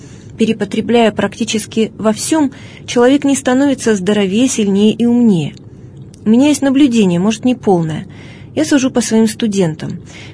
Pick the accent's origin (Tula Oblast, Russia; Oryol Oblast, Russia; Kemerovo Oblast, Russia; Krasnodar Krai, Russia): Tula Oblast, Russia; Polenovo; На моей малой родине в Поленове в 40-х годах добывали известняк.